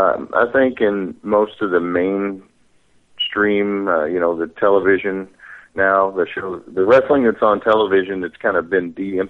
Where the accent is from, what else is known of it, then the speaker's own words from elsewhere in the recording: Ohio Valley, United States; I'm from the Ohio Valley, so I grew up watching the USWA and the NWA.